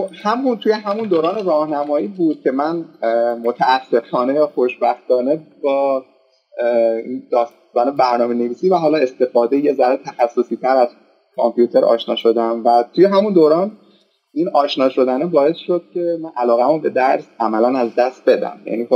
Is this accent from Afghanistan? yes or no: no; Shiraz, Fars, Iran; من 30 سالمه الان در حال حاضر و اهل شیراز هم هستم.